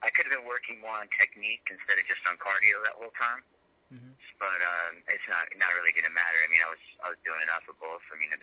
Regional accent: Twin Falls, Idaho, United States; now in Boise, United States; I mean, I'm from Twin Falls, Idaho.

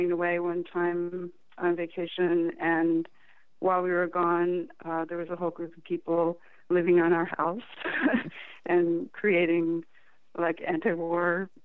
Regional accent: Seattle, Washington, United States; born there; also born or lived in Iowa; I was born in Seattle, Washington. My grandfather was in the Army, so I was born at Fort Lawton Army Hospital in Seattle.

